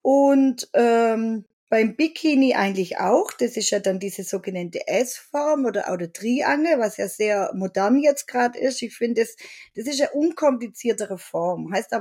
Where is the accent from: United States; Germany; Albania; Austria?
Germany; Baden-Württemberg; accent: Swabian; now in Switzerland; Mein Dialekt kommt allerdings nicht aus der Schweiz, falls sich jemand wundert. Ich bin Schwabe und bin in die Schweiz gezogen.